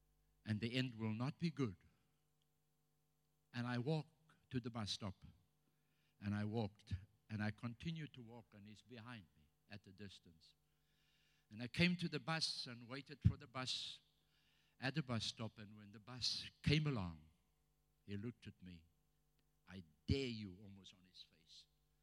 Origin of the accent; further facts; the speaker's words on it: South Africa; first language Afrikaans; English is a second language; Of course, I said it in Afrikaans. You know, my mother tongue. I'm still learning to speak English.